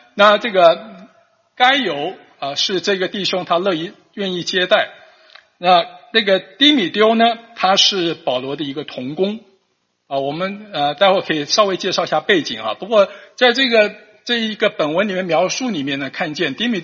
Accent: China; 就可能我们中国人讲说张三李四了哈

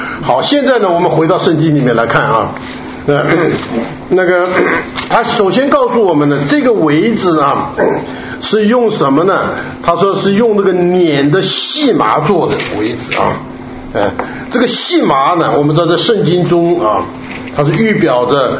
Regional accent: China; 我们中国人懂得什么叫捻呢、啊我不知道西方人懂不懂什么叫捻

